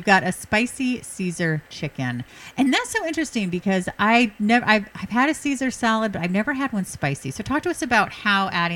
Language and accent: English; California, United States; moved away; I'm from California, and about 17 years ago, I came to the East Coast